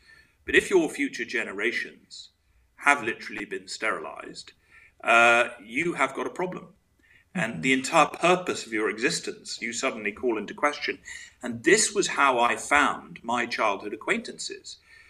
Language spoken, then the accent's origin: English; Switzerland; they lived overseas, and I grew up in Switzerland